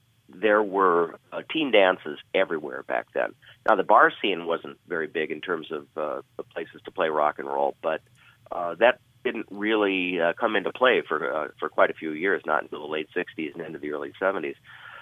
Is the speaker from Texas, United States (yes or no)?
no; Duluth, Minnesota, United States; I was born and raised in Duluth and was listening to the radio from the time I was a little kid.